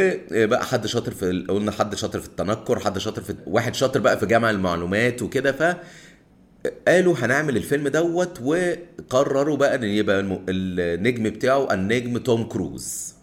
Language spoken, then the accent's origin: Arabic; Egypt; اللي كانوا بيجوا عندنا في مصر على الاقل